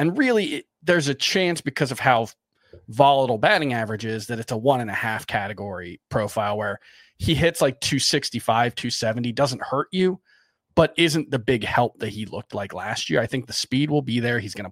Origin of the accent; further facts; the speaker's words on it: Florida, United States; Because like, you know, I grew up in South Florida. I was a Heat fan and then that went away.